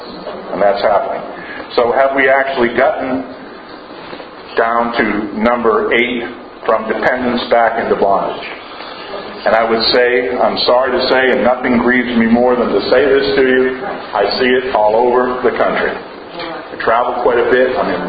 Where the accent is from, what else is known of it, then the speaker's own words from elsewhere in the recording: North Hampton, New Hampshire, United States; also born or lived in Massachusetts; I was born in Massachusetts. Okay? But I also was partly raised in New Hampshire in Northampton on the Seacoast, so I've got dual allegiance, you know.